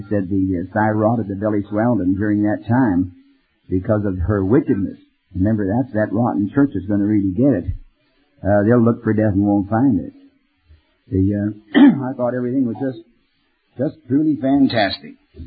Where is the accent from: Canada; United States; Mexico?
Canada; born there; Because, see, I was born in Canada